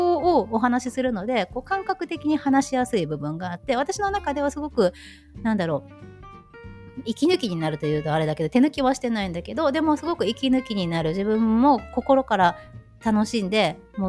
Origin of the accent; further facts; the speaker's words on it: Tokushima, Japan; 徳島県、私出身なんですけど、四国のね。